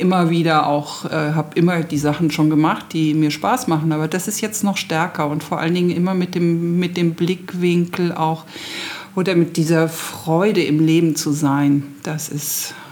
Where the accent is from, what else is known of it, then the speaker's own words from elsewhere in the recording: Bonn, North Rhine-Westphalia, Germany; born there; also born or lived in Hesse / Northern Germany; now in Regensburg, Germany; Und ich bin geboren in Bonn, dann habe ich in Hessen gewohnt, dann habe ich in Norddeutschland gewohnt